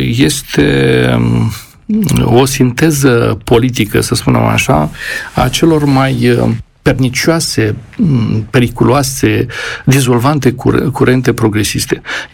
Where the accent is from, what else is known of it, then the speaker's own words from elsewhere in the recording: Romania; Aici, eu ca român care cunosc foarte bine istoria